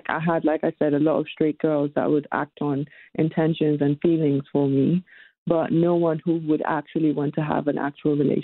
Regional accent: Nigeria; also born or lived in Middle East; I grew up in the Middle East and in Nigeria

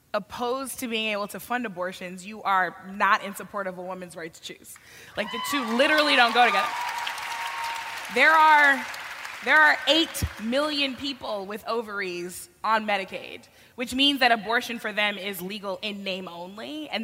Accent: Missouri, United States; especially in places like my home state of Missouri

